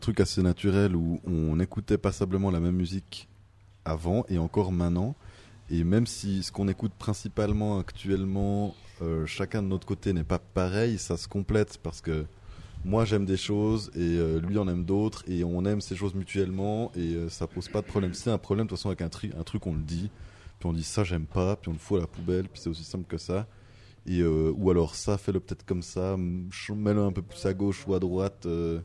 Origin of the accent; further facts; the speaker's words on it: La Chaux-de-Fonds, Neuchâtel, Switzerland; Ouais, de la Tcho, chaud de fond, Jura Neuchâtelois.